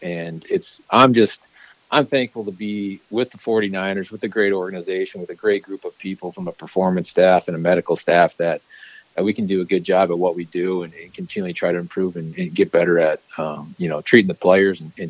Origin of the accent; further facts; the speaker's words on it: South Dakota, United States; I knew a couple contacts in the NFL just from growing up in South Dakota.